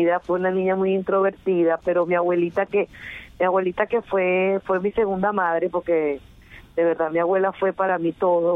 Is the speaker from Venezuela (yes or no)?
yes; Venezuela; born there; yo nací en Venezuela, cuando mi país era hermoso y libre.